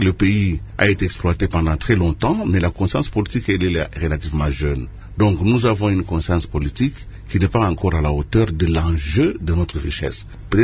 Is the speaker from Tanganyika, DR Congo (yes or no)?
no; Kolwezi, Lualaba, DR Congo; moved away as an adult; also born or lived in Lubumbashi; Donc je quitte Kolwezi, ma ville natale, je vais à Lubumbashi pour des études en économie.